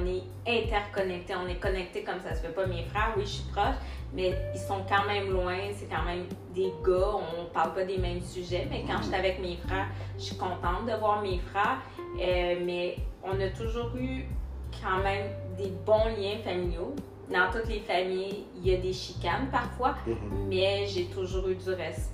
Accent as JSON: {"language": "French", "town": "Rimouski", "region": "Quebec", "country": "Canada", "tie": "born or raised there", "also_born_or_lived": "Port-au-Prince, Haiti", "said": "Alors, j'ai grandi dans le Bas-Saint-Laurent. J'ai été adoptée avec ma petite sœur."}